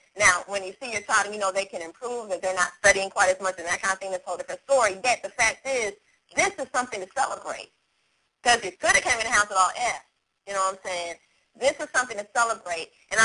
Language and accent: English; Germany; I grew up in Germany.